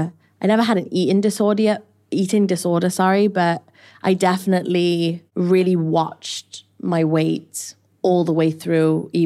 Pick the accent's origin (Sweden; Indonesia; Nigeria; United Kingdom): United Kingdom; Wales; moved away as an adult; now in Los Angeles, United States; I'm from Wales originally. I moved to LA when I was 21 to pursue my dreams